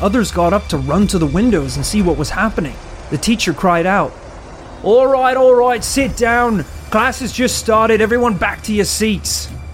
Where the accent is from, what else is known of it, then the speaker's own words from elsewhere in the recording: Australia; accent: Australian; My Australian accent is a little touch.